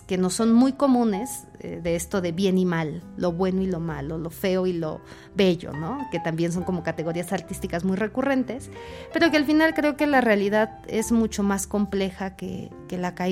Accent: Mexico; más cercanos a lo que como mexicanos creeríamos que es una utopía

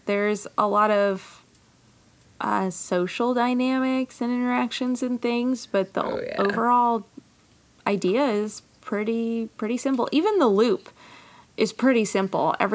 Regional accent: Midwest, United States; Courtney and I grew up in the Midwest around cornfields.

